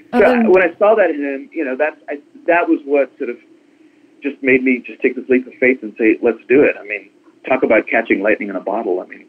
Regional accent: India; didn't know I was … from India, you may not even guess I'm Indian.

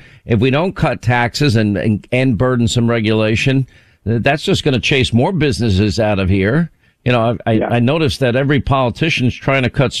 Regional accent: New York, United States; born there; also born or lived in Rhode Island / California / Georgia; Remember, I was born in New York. I lived in Rhode Island for 5 years, California 5, Alabama 2, Georgia 4.

